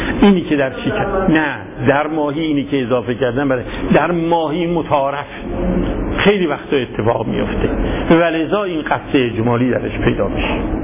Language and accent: Persian; Yazd, Iran; ما هم یزدی هستیم دیگه